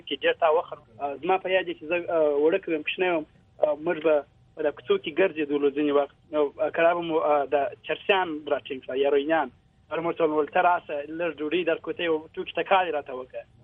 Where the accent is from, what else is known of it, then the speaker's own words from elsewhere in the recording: Quetta, Balochistan, Pakistan; also born or lived in Kandahar; now in United States; زه په کوټه کې پیدا شوم، زما مور او پلار چې دی وایي په کندهار کې پیدا شوی دی، کندهار کې د کابل دروازې دی. عمر ډېر ژوند په پاکستان کې تیر کړی دی، 14 کاله په پاکستان کې تیر کړی،